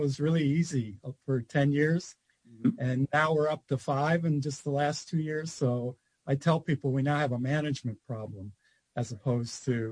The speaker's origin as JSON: {"language": "English", "town": "Cleveland Heights", "region": "Ohio", "country": "United States", "said": "like you guys, I came from Cleveland Heights, Ohio."}